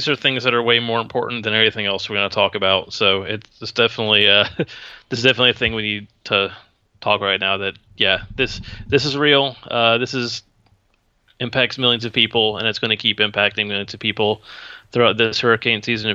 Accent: Houston, Texas, United States; Obviously, I'm from Houston too. I have tons of people down there.

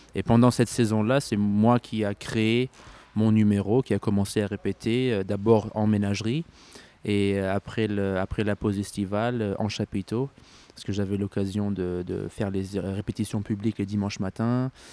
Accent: France; Et moi, bien sûr, j'ai grandi en France.

